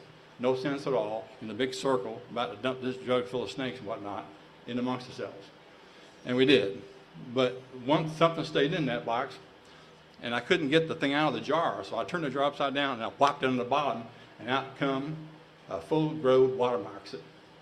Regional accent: Amarillo, Texas, United States; I want y'all to know I was raised on the Texas Panhandle on the outskirts of Amarillo. And we lived in the extreme outskirts of town, and where our whole neighborhood was surrounded by empty fields.

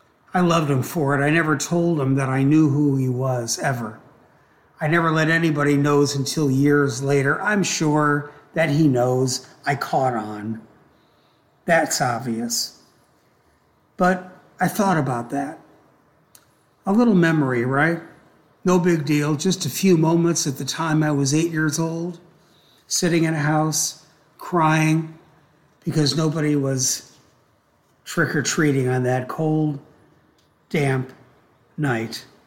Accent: Cleveland, Ohio, United States; I'm from Cleveland, Ohio.

